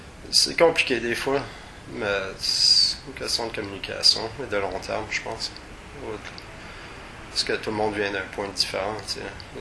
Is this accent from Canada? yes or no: yes; Canada; en tant que Canadien. Whatever, je suis né ici, j'ai profité des richesses du territoire